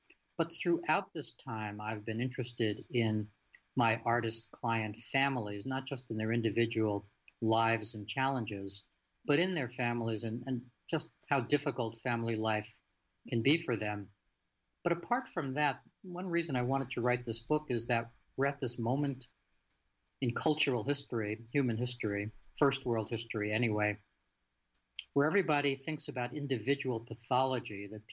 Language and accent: English; Bronx, New York, United States; also born or lived in Brooklyn; I grew up in the Bronx in one of those extended crazy-making families with, you know, lots of nutty siblings and aunts and uncles and the whole thing. But my mom and I moved out to Brooklyn when I was about 5 years old